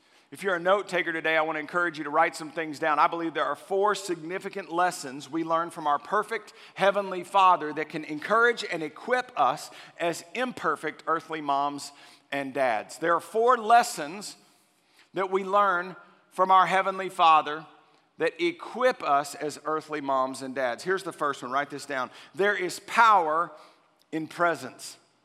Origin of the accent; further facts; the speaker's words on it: Texas, United States; I grew up in Central Texas. I've told you guys this before. I went to a small private Christian school